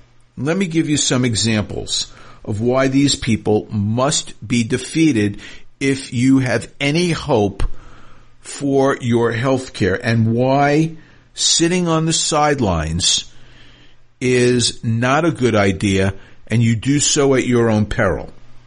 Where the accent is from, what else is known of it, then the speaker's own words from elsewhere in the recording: New York City, New York, United States; I remember growing up in New York in the 60s and the 70s, and it was a very dangerous place.